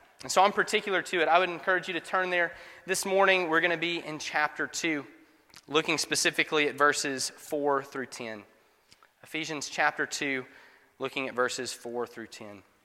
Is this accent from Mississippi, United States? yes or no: yes; Grenada, Mississippi, United States; it's a small enough town like my hometown of Grenada. A lot of old South towns like my hometown had a club, a group, a society called Cotillion.